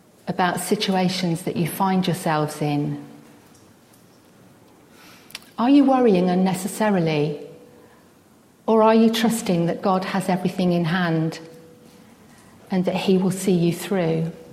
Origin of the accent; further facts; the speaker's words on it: Banbury, South East England, United Kingdom; moved away as an adult; the big world of London, which was a far cry from where I was brought up in Banbury.